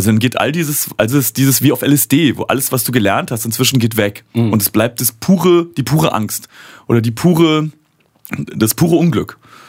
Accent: Berlin, Germany; wir kommen ja aus dem Märkischen Viertel. Ist ja auch nicht die Hochburg des Grübelns

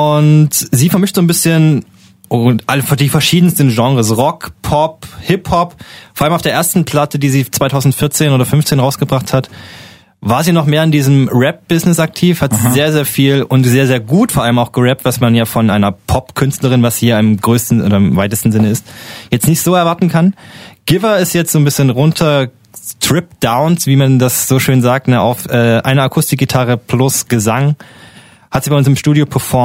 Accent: Saxony, Germany; Ja, ich komme ja aus Sachsen. Lass mich mal sächsisch reden

